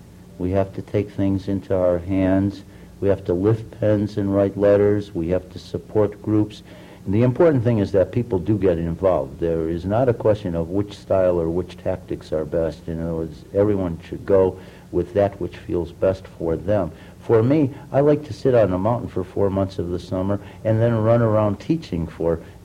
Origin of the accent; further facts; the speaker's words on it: Chicago, Illinois, United States; I grew up in Chicago, and my fascination was with the cities.